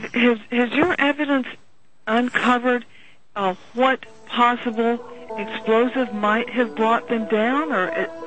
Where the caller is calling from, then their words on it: Virginia, United States; Yes, I'm calling from Virginia.